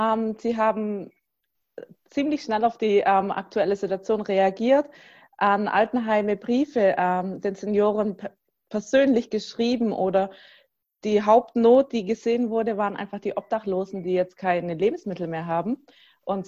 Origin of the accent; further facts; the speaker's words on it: Langenau, Baden-Württemberg, Germany; now in Wiesbaden, Germany; aufgewachsen in Langenau. Seit 2011 bin ich jetzt auch offiziell in der Gemeinde, aber eigentlich kenne ich sie ja schon mein Leben lang. Bin jetzt nach Wiesbaden gezogen